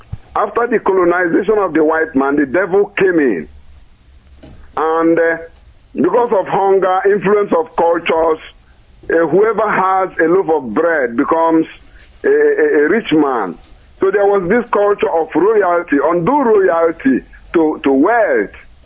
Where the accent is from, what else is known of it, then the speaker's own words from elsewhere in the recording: Nigeria; now in Dusseldorf, Germany; I was born and brought up in Biafran land.